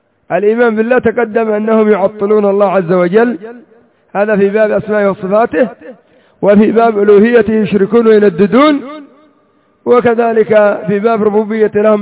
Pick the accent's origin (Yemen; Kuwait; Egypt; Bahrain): Yemen; لو جئنا إلى الرافضة الحوثية الآن عندنا في اليمن